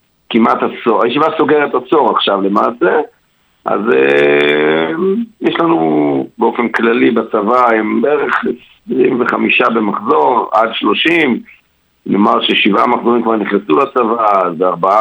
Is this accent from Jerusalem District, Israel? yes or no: no; Bnei Brak, Tel Aviv District, Israel; אני גדלתי בבני ברק, למדתי בישיבת פונוביץ' ובעוד ישיבות